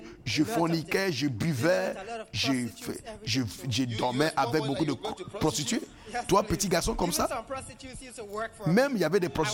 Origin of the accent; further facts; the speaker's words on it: French Guiana; Je viens de la Guyane.